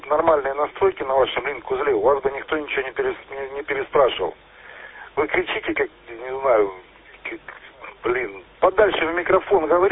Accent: Donbas, Ukraine; Ну, если что, я с Донбасса.

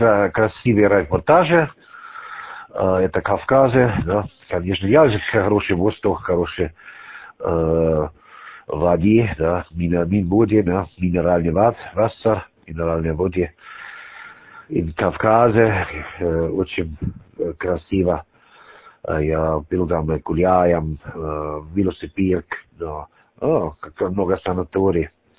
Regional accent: Austria; Russian is a second language; я был из Австрии

